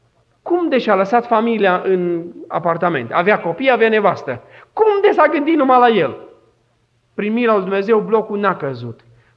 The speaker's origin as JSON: {"language": "Romanian", "country": "Romania", "lives_now": "United States", "said": "Și nu sunt din America, sunt din România și România e mare."}